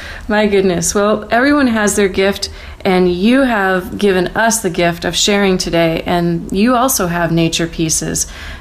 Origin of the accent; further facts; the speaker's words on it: Auburn, New York, United States; we did an amazing show on William H. Seward in my hometown of Auburn, New York.